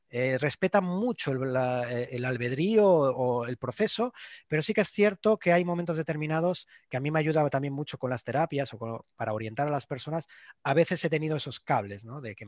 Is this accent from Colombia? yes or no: no; Spain; first language Catalan; Spanish is a second language; yo hablo catalán, yo soy catalán parlante, y siempre me hablan en castellano, siempre, en español.